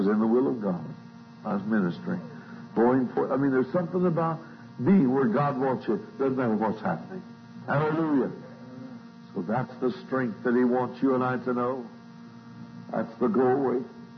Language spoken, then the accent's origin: English; United States; now in California, United States; from the States. I live in California.